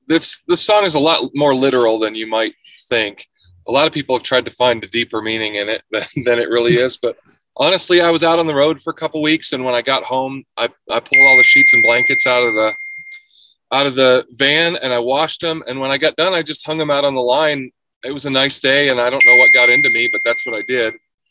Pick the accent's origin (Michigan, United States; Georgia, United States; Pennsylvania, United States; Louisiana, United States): Michigan, United States; I grew up in the Midwest, just outside of Detroit, and such things aren't really entertained very much up there.